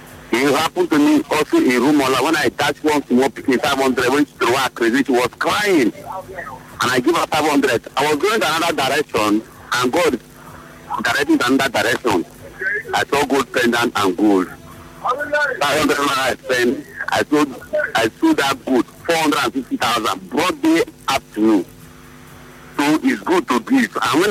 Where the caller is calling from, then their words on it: Nkoro, Rivers, Nigeria; I'm calling from Nkoro.